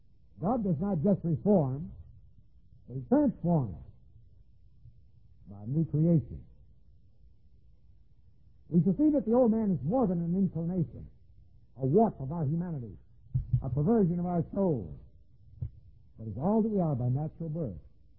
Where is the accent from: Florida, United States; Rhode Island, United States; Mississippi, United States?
Florida, United States; Jacksonville; born there; as when I was born in Jacksonville, Florida.